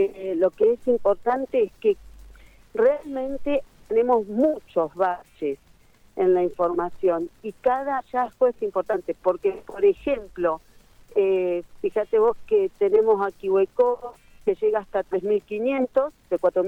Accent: Neuquén, Argentina; yo que soy de Neuquén, me fui a estudiar y volví.

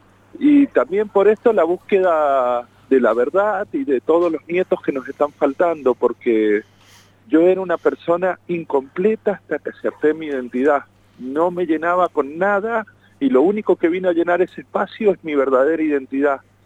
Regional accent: Mendoza, Argentina; yo también fui apropiado en Mendoza, así sí, que somos de Cuyo

